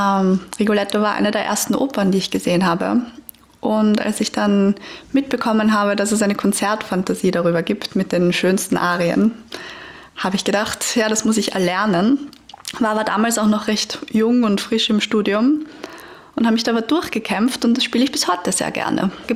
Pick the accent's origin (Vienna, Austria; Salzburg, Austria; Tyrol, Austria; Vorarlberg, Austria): Vienna, Austria; als Wienerin